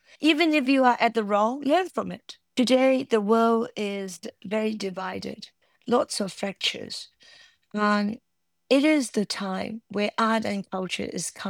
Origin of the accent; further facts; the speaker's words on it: Hong Kong; I grew up in Hong Kong, where we were not taught about Chinese culture.